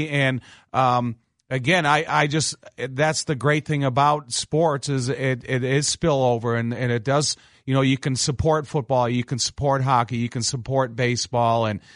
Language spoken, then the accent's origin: English; Chicago, Illinois, United States; oh, my God, I'm from Chicago.